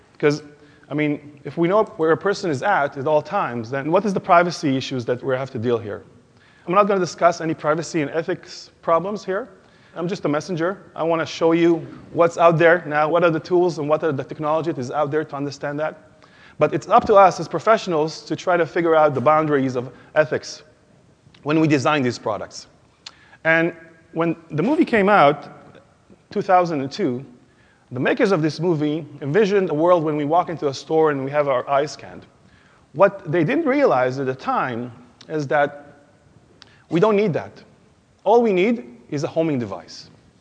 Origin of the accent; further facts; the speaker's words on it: Israel; English is a second language; I come from Israel